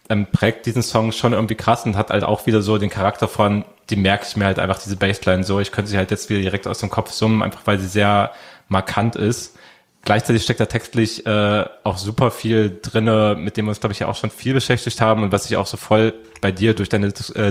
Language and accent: German; Saxony-Anhalt, Germany; Ich komme auch aus dem Osten, aus Sachsen-Anhalt.